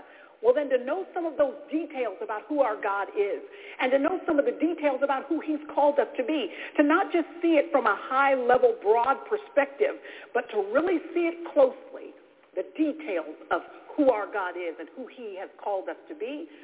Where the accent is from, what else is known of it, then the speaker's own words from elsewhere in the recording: Dallas, Texas, United States; So I was born and raised in Dallas.